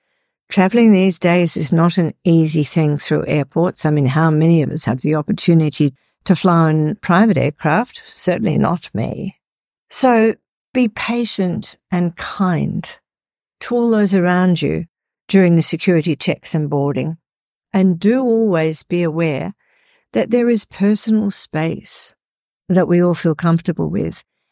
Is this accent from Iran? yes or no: no; Perth, Western Australia, Australia; I was travelling back from Sydney to Perth, which is my hometown here in Australia